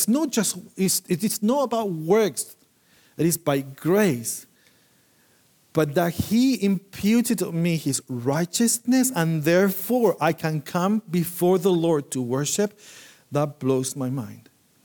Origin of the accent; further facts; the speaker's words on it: Chile; English is a second language; moved away; also born or lived in Spain; I come from Chile, I've been in Spain